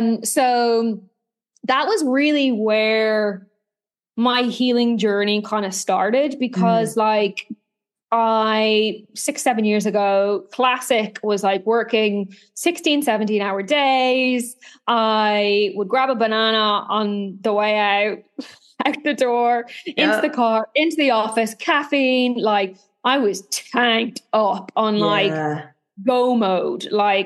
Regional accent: Ireland; also born or lived in Australia; now in Dubai, United Arab Emirates; So yeah, I'm originally from Ireland.

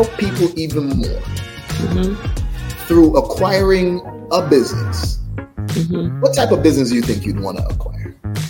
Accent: Jamaica; I told you I'm from Jamaica

